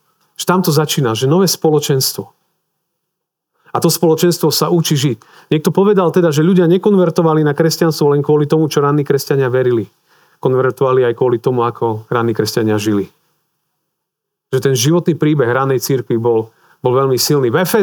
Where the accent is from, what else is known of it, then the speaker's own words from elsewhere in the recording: Lada, Prešov Region, Slovakia; z východného Slovenska, z dedinky Lada pri Prešove